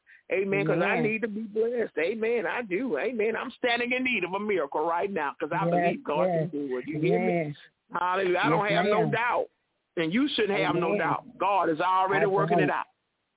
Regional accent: Mobile, Alabama, United States; Mobile, Alabama. That's my hometown, y'all.

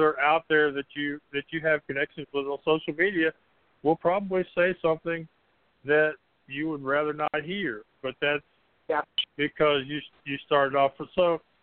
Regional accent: Texas, United States; Well, I'm from Texas, and I give some good Texas-sized hugs

